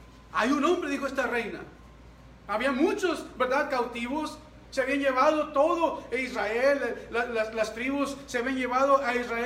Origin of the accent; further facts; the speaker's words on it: Mexico; como somos mexicanos amigos